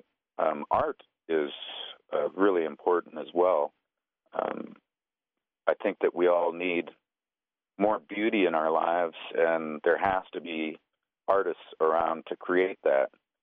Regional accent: Montana, United States; Oftentimes they are about growing up in Montana as a enrolled member of the Crow tribe. My father was an Assiniboine from up around Wolf Point, but I'm enrolled at Crow.

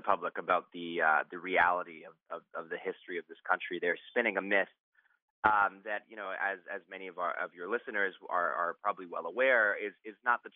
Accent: Oakland, California, United States; I grew up in Oakland, California. I went to, you know, Berkeley High School.

